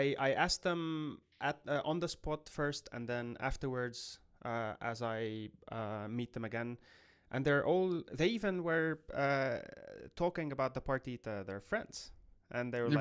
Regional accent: Lebanon; And then I am from Lebanon.

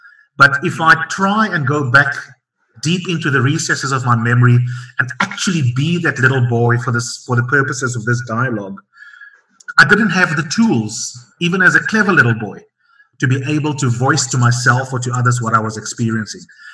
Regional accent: Grahamstown, Eastern Cape, South Africa; to one of the best schools in my hometown of Grahamstown, which is where I was raised.

